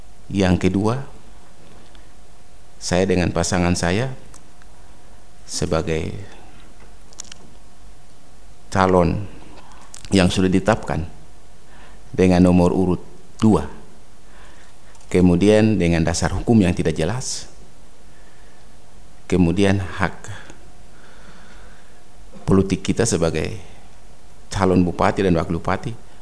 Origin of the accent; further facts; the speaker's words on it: Papua, Indonesia; Untuk kami dari Papua, kami ingin untuk mencari kebenaran dan keadilan yang seadil-adilnya